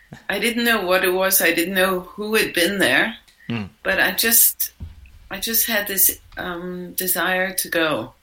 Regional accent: Brooklyn, New York, United States; And I don't know why, because I grew up in Brooklyn. I didn't know anyone who had ever been to India.

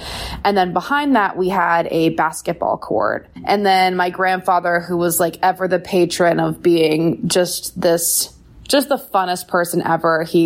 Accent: Bozeman, Montana, United States; So I grew up in Bozeman, Montana. It's definitely a place with mixed levels of wealth. It's like a hot spot for second homes

